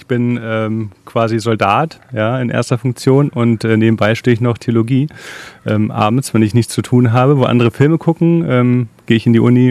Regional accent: Braunschweig, Lower Saxony, Germany; bin in Braunschweig aufgewachsen, da ganz, ganz viel mit Jugendlichen gearbeitet

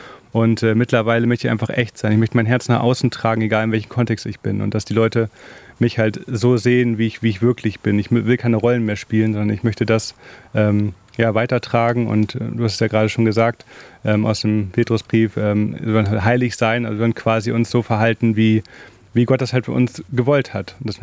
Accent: Braunschweig, Lower Saxony, Germany; komme gebürtig aus der Jugendarbeit, aus dem C4JM, bin in Braunschweig aufgewachsen.

